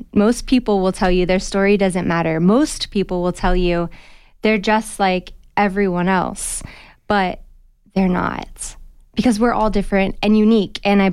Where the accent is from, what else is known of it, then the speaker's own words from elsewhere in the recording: Tucson, Arizona, United States; And I thought, who is this lady and how does she know I'm from Tucson?